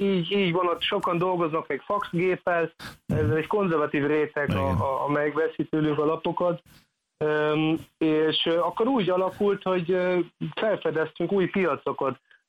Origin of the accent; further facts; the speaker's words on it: Germany; segít az is, hogy Németországban nőttem fel